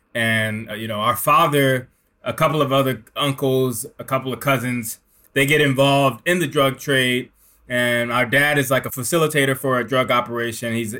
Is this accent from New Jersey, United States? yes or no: yes; Newark, New Jersey, United States; Yeah, man. I mean, it starts in Newark. It starts in the Garden Spires, 1985, crack epidemic.